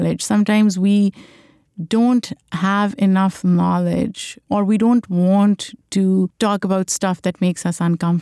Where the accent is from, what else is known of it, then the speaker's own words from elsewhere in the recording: Pakistan; now in United States; Like, I feel like growing up in Pakistan, there is a history, right?